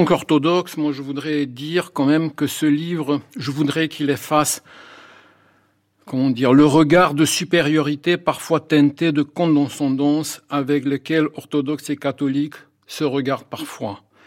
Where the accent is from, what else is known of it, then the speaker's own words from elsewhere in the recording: Romania; French is a second language; now in France; Moi, je suis pas un Français de naissance, je suis un Français de préférence, si vous voulez. Quand je suis arrivé ici de ma Roumanie natale